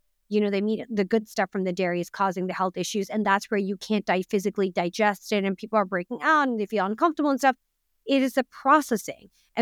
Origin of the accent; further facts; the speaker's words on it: Pakistan; I'm Pakistani and I'm from the north of Pakistan where we tend to consume a lot of meat. We like, we come from a big barbecue culture.